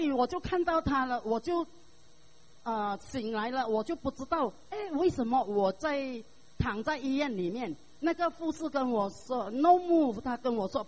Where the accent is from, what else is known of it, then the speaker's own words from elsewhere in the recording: Jakarta, Indonesia; Jakarta